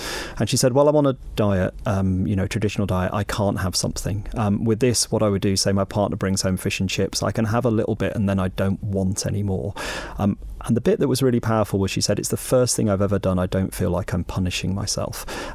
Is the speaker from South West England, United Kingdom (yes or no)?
yes; South West England, United Kingdom; I was raised by war generation parents and grandparents, and actually growing up in Cornwall, my, you know, you finish your food, you finish everyone else's food, you never leave anything to waste.